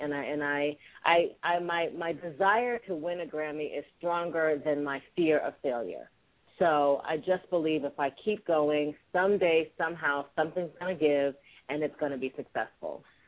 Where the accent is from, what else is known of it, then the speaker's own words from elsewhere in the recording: Midwest, United States; Well, I am still, even though I was raised in the Midwest, I am still very much an East Coast girl.